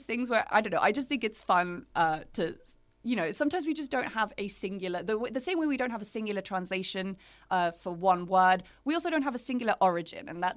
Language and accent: English; United Kingdom; as a British person, penalties hurt.